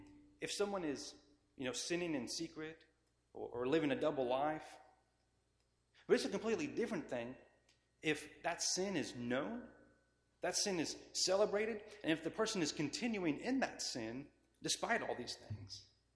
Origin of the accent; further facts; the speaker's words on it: Kansas, United States; You know, I'm from Kansas. There's a lot of cows and horses and cleanup after cows and horses.